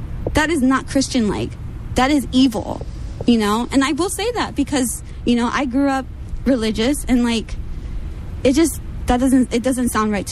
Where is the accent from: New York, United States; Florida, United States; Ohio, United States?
New York, United States; New York City; now in California, United States; So, and I grew up in New York City, so I grew up surrounded by black and brown folks literally everywhere. When I came to California, especially here in Northern California, it was like a culture shock.